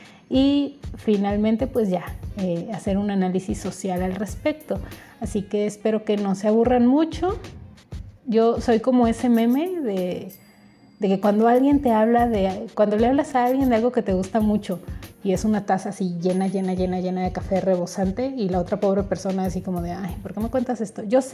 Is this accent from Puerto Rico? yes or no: no; Mexico; como cultura mexicana, no hubo bronca y me tomé un café capuchino a los 8 años, ¿verdad? Porque pues en México los niños pueden tomar café.